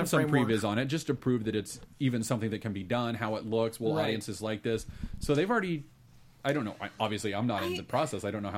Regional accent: Texas, United States; Dude, I was raised in Texas. I saw that every week.

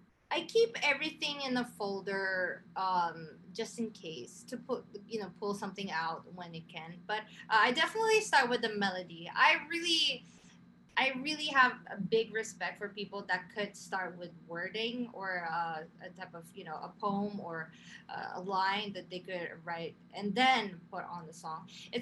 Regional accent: Japan; I'm from Japan, so I went back to Japan to kind of quarantine myself and just, you know, keep myself safe.

